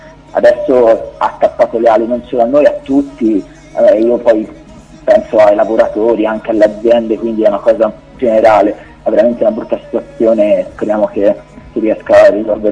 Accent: Florence, Tuscany, Italy; io e Mattia siamo di Firenze

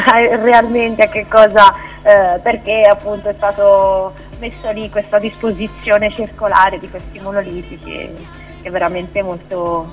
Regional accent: Prato, Tuscany, Italy; accent: Tuscan; Sono toscana, di Prato nello specifico, quindi queste C che sentirete togliere in maniera violenta, perdonatemi.

